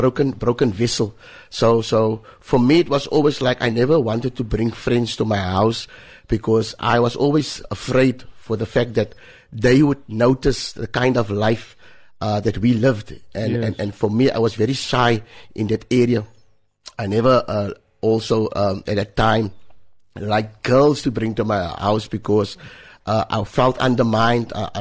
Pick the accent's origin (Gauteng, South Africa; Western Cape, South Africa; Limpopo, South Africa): Western Cape, South Africa; Cape Town; So I grew up in Mitchell's Plain Woodlands